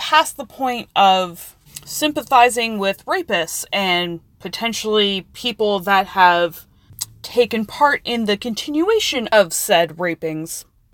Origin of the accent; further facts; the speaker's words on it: Milton, Ontario, Canada; I spent my teen years growing up in Milton. So Hamilton has a very special place in my heart.